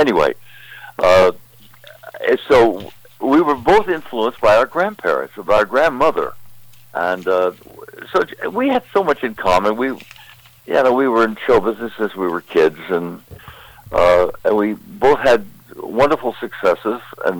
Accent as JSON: {"language": "English", "region": "West Virginia", "country": "United States", "said": "I'm from West Virginia, by the way."}